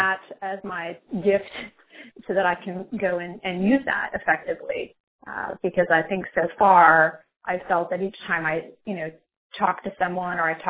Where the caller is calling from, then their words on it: Tennessee, United States; I'm calling in from Tennessee.